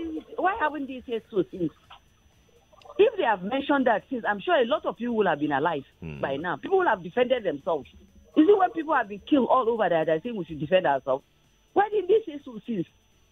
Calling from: Ikeja, Lagos, Nigeria; I'm calling from Ikeja.

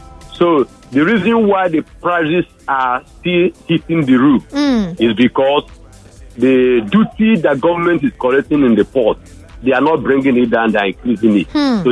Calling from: Okoko, Lagos, Nigeria; I'm calling from Okoko.

